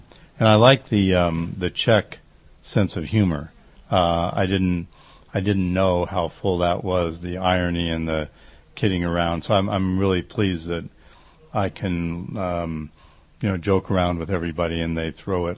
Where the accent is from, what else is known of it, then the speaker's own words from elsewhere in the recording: United States; You know, being an American and used to festivals where everybody is super casual